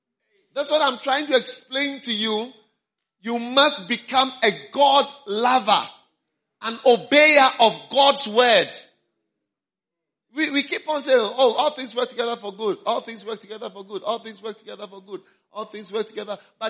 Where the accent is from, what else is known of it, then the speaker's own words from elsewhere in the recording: Ghana; I am not an American. I don't come from America. And our ministry is not from America. We are from Ghana, one of the poorest countries in the world. We have come here.